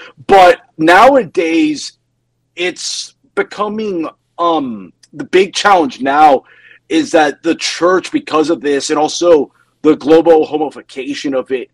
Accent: Texas, United States; moved away as an adult; also born or lived in Washington, D.C. / Colorado / Austin / Colombia; now in Charlotte, United States; Yeah, I grew up in Texas, and I've lived all over the states after graduating from UT Austin. Lived like in DC, Colorado. Now I'm in the Charlotte area.

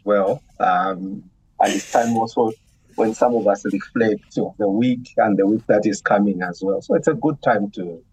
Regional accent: Malawi; So I grew up in Malawi. I spent most of my adult life in Malawi working and studying, except a few years where I went to the UK to do my ACCA.

